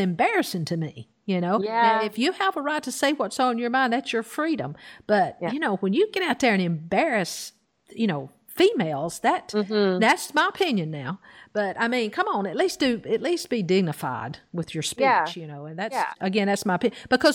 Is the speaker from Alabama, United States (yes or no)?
yes; Alabama, United States; I'm from Alabama originally.